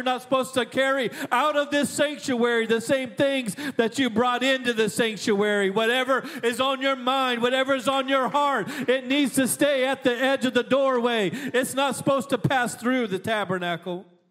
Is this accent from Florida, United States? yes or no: no; Alaska, United States; I grew up in Alaska.